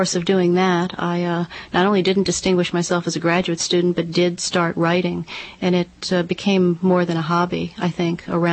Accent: Chevy Chase, District of Columbia, United States; It's simply untrue. Other side of the tracks.

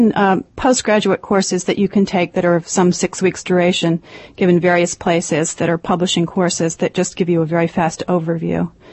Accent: New York, United States; came back to New York. I'm from New York.

